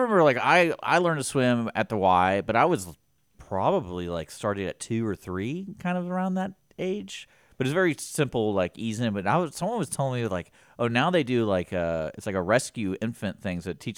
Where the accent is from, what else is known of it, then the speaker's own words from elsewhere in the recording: Houston, Texas, United States; Well, the Y has an interesting history, because like I remember growing up in Houston, the Y was like, they even had a place you could stay.